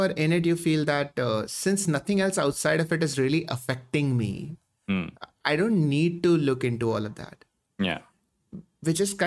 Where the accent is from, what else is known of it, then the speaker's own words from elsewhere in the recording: Nalasopara, Maharashtra, India; That's where I grew up in, actually. I grew up in Nalasopara. My father has a hospital there.